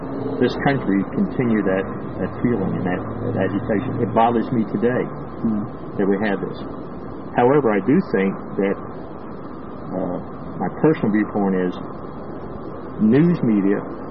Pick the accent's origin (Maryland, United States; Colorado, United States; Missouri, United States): Maryland, United States; Baltimore; I was born and raised in Baltimore, and I remember distinctly the black people told to sit at the rear of the bus